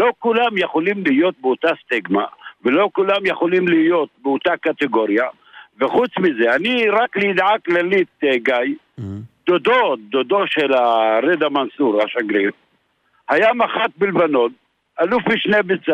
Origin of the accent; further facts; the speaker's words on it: Isfiya, Haifa District, Israel; אני מאוספיה.